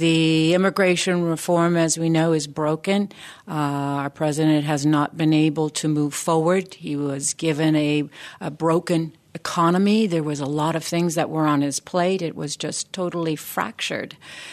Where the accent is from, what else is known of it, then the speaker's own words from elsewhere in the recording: California, United States; I'm originally from California, so we have generations of Latinos that are there.